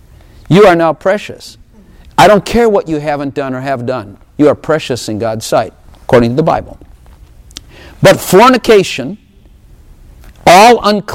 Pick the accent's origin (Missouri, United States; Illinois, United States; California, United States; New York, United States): Illinois, United States; Chicago; I know him well because I know how his brain thinks, because he comes from Chicago and I come from Chicago.